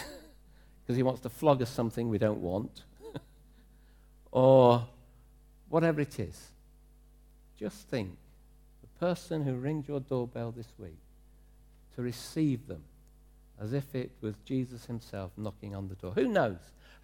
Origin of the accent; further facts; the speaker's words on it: East Midlands, United Kingdom; I grew up in Leicestershire, praise the Lord